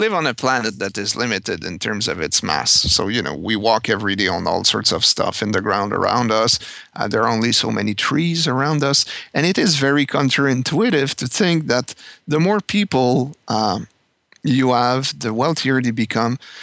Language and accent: English; Canada; as a Canadian